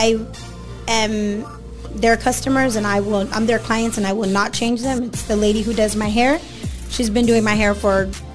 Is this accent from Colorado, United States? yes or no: no; Dallas, Texas, United States; also born or lived in Plainview; I was actually born in Plainview, Texas, but I was raised in Dallas.